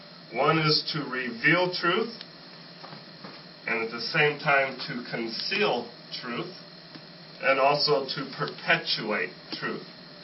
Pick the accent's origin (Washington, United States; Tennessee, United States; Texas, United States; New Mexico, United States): New Mexico, United States; Well, as you know, I am from New Mexico, and in New Mexico, the Chamber of Commerce calls it the Land of Enchantment.